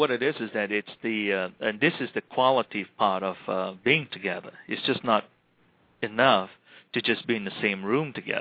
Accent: Malaysia; when I was growing up in Malaysia

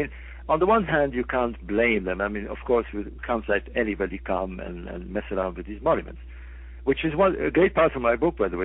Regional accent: Alexandria, Alexandria Governorate, Egypt; I'm from Alexandria, by the way. I was born in Alexandria.

